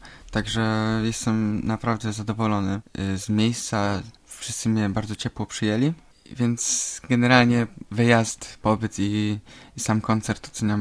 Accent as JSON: {"language": "Polish", "town": "Gorlice", "region": "Lesser Poland", "country": "Poland", "tie": "born or raised there", "said": "Mieszkałem w sumie... ja pochodzę z Gorlic, jednak tam się urodziłem, jednak mieszkam w małej wsi nieopodal Gorlic, jest to Kobylanka."}